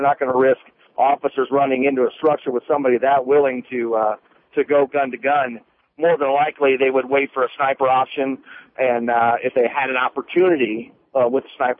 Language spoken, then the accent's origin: English; Missouri, United States; Now, like I said, I don't know their tactics. I'm from Missouri.